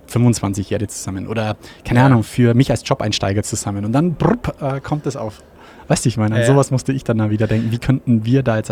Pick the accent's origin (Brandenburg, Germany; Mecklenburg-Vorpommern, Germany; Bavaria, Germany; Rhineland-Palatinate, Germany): Bavaria, Germany; Ingolstadt; Ja, das bin ich ein gebrandmarktes Kind als Ingolstädter. Also, weil bei uns in Ingolstadt